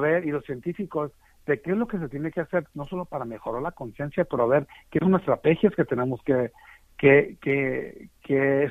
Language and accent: Spanish; Los Angeles, California, United States; nosotros de que nos criamos en Los Ángeles, que desde niños nos enseñaron a ahorrar agua y ahorrar la energía